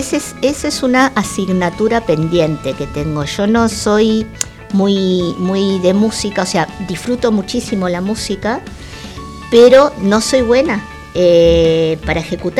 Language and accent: Spanish; Buenos Aires, Argentina; Bueno, yo nací en Argentina, en la ciudad de Buenos Aires. Y en un hospital muy cerquita del barrio donde después me crié.